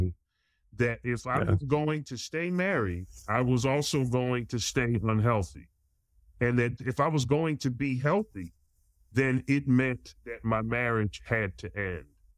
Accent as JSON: {"language": "English", "town": "Philadelphia", "region": "Pennsylvania", "country": "United States", "moved": "as an adult", "lives_now": "Walla Walla, United States", "said": "I mean, I'm from Philadelphia. And when I moved to Walla Walla, Washington, I moved from the Philadelphia area. I left my home, my friends, my family."}